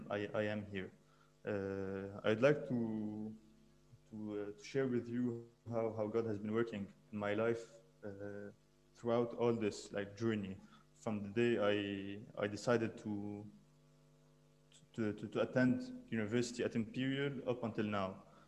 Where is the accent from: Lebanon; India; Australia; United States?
Lebanon; now in London, United Kingdom; I'm from Lebanon.